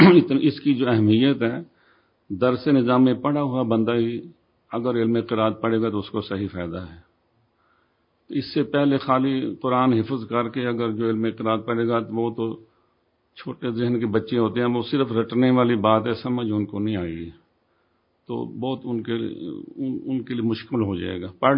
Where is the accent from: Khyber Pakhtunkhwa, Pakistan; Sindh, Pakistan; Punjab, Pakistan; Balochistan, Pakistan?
Punjab, Pakistan; Multan; moved away; میں ملتان کا رہنے والا ہوں, وہیں سے ادھر آ کے اب ادھر کا ہی ہو گیا ہوں. پیچھے ہم امرتسر کے ہیں.